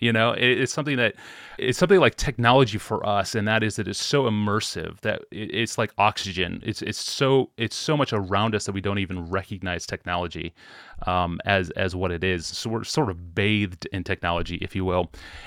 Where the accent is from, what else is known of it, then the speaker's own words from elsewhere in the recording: Nebraska, United States; also born or lived in Washington, D.C. area; now in Minneapolis, United States; we are both from Nebraska. We spent some time in the DC area, and now we live in Minneapolis. We've been here for about 5 years.